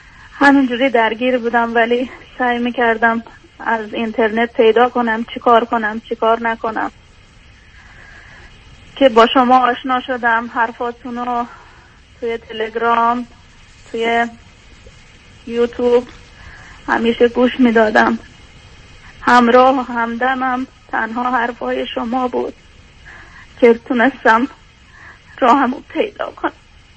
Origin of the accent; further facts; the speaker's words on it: Afghanistan; also born or lived in Iran; now in Sweden; به دلیل مشکلات جنگ و ناامنی از افغانستان مجبور شدیم فرار کنیم بیایم ایران، از ایران هم مجبور شدیم اومدیم طرف سویدم.